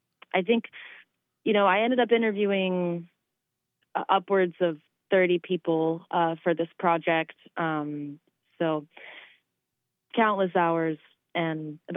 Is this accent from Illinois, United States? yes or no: no; Talent, Oregon, United States; also born or lived in Medford; And I grew up in Talent. I was born in Medford.